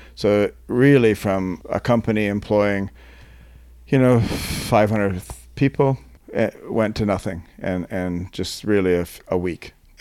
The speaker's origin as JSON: {"language": "English", "country": "Canada", "said": "But I'm not American, by the way. I'm Canadian."}